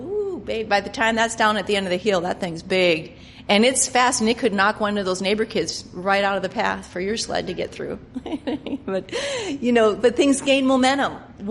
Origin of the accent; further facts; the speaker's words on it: Minnesota, United States; You know, I was raised in Minnesota, and yeah, that was a big part of my childhood, making snowballs.